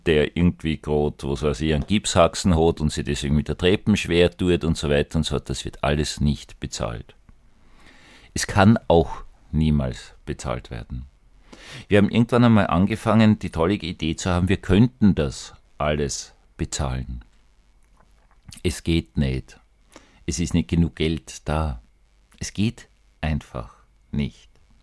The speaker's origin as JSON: {"language": "German", "country": "Austria", "said": "Also ich als Österreicher kenne es. Österreicher sind erfüllt von Zukunftsangst"}